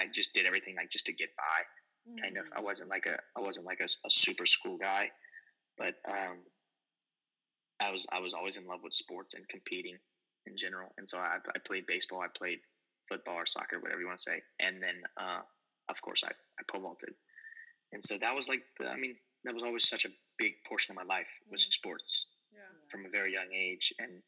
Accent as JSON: {"language": "English", "town": "Lafayette", "region": "Louisiana", "country": "United States", "tie": "born or raised there", "said": "I grew up in Lafayette, Louisiana, southern Louisiana, and I grew up in a pretty active household."}